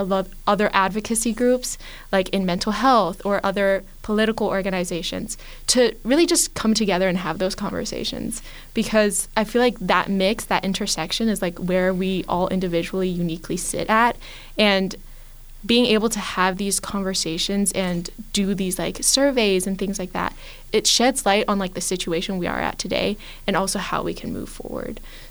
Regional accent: China; now in United States; So I grew up in China.

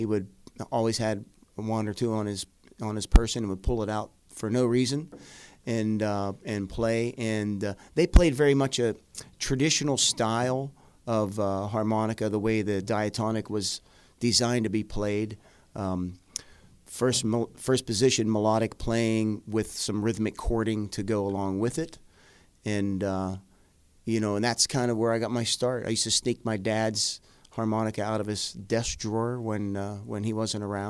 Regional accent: Barton, Ohio, United States; now in Western Pennsylvania, United States; I grew up just down the river from here in Ohio in Belmont County, a little town by the name of Barton, Ohio. Right across the river from Wheeling, West Virginia. Moved here to Western Pennsylvania in the mid-'80s, probably 85.

